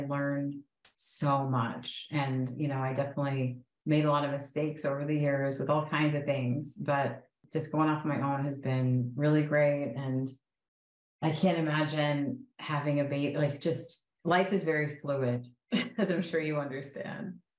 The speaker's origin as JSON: {"language": "English", "region": "New York", "country": "United States", "also_born_or_lived": "Virginia / Washington, D.C. / Austin", "said": "I actually lived in DC for a while. I'm a New Yorker, but I moved from New York to Virginia, to DC, to Austin. So, but love DC."}